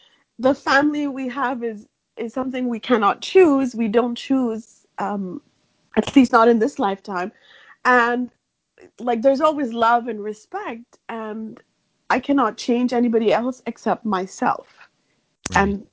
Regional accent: India; So I grew up in India, and I come from a very traditional family.

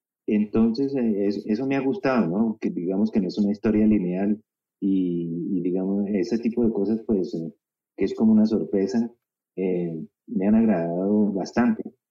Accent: Colombia; soy colombiano, y bueno, le recomiendo la serie.

